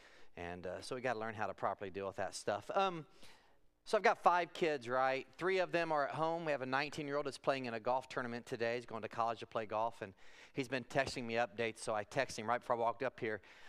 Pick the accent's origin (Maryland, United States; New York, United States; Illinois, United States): Illinois, United States; Monmouth; I'm from Monmouth, Illinois, and excited to get to be with you guys today.